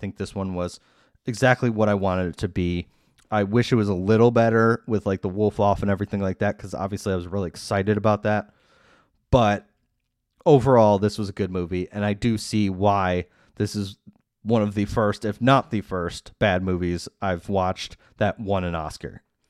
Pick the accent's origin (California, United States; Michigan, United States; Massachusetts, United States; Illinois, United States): Illinois, United States; Downers Grove; The Curse of Downers Grove, which is about my hometown.